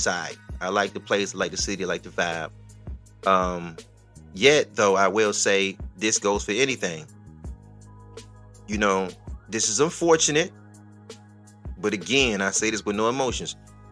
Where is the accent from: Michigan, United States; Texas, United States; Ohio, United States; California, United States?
Michigan, United States; Detroit; Me being from the city of Detroit, as I always say, I'm like, shit, I'm not really from the West Side. I am the West Side, as I say.